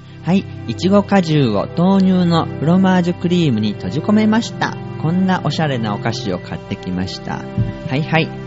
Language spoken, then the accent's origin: Japanese; Hiroshima, Japan; 僕広島出身だものでベートーベンさんも広島出身みたいで